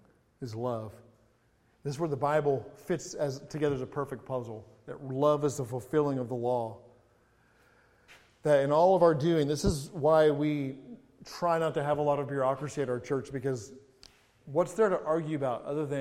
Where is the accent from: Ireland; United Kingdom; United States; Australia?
United Kingdom; England; growing up in England, it's so easy for me to get in that English brogue.